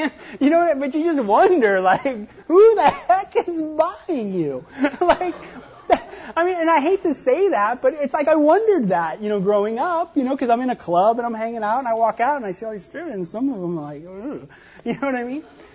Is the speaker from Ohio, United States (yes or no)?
no; Hollywood, California, United States; and growing up in Hollywood, it was like that.